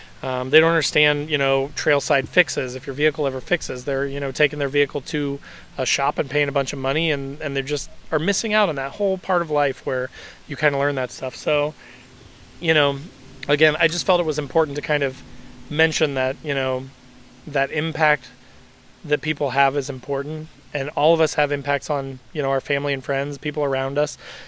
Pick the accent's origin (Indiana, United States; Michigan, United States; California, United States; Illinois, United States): Indiana, United States; from growing up in Southern Indiana, from spending, you know, weekend after weekend after weekend with my friends in the woods, going camping, exploring, finding quarries